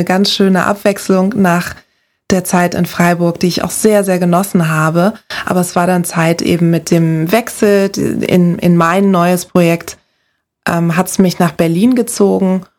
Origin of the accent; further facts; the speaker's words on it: Lagos, Nigeria; Ich bin in Nigeria in der Hauptstadt Lagos aufgewachsen. Das ist ein Moloch. Ich kenne das nur so.